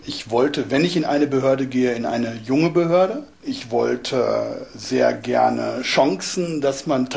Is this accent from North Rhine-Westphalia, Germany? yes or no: yes; Paderborn, North Rhine-Westphalia, Germany; now in Woltersdorf, Germany; Ich bin im November 1992 hierher gekommen und ursprünglich komme ich aus Nordrhein-Westfalen, aus Paderborn.